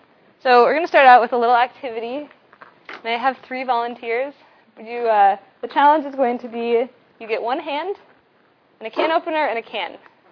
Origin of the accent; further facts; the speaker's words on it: Minnesota, United States; I'm originally from Minnesota, a little bit about me. I went to school in Boston at MIT. And then I'm obviously right now in California.